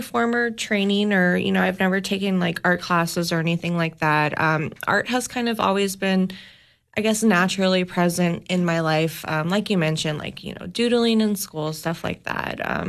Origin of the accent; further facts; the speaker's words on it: Florida, United States; moved away; So I'm originally from Florida and I moved here to this area probably about 5 years ago now.